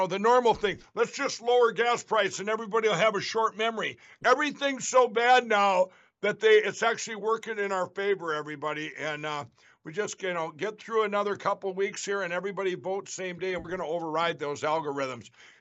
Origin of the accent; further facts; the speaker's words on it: Minnesota, United States; do you know in my home state of Minnesota that Scott Jensen in my hometown here is now tied with my horrible governor, Waltz?